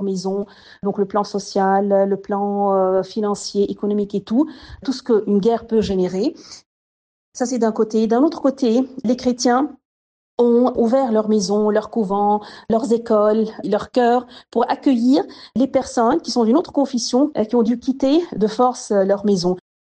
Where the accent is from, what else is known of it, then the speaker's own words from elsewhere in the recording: Mount Lebanon, Lebanon; je suis Libanaise, j'ai 45 ans. J'habite dans une région qui s'appelle Hadad, qui est au Mont-Liban, pas très loin de Beyrouth.